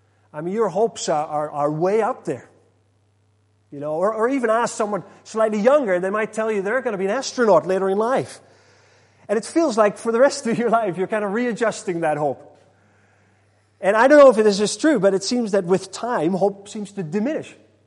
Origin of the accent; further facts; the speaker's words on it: Netherlands; I'm from Holland and we don't do gifts at Christmas, but our gift giving is on the December the 5th, which was yesterday.